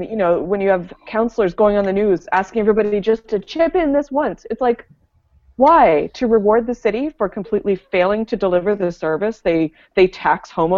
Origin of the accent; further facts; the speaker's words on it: Nova Scotia, Canada; I'm originally from the Valley. And in the Valley community papers, they have a regular feature called From the Cruiser